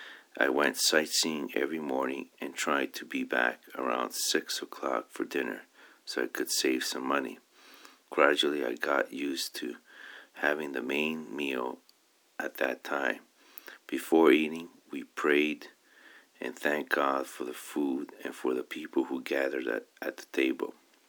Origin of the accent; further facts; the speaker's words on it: Mexico; Some of them came close to us, and Francis told them I was from Mexico.